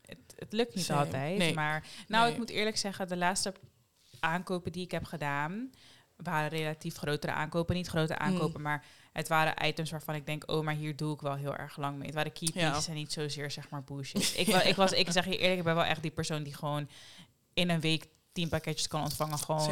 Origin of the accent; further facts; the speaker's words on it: Netherlands; En voor ons als Nederlanders, zeg maar, hier opgegroeid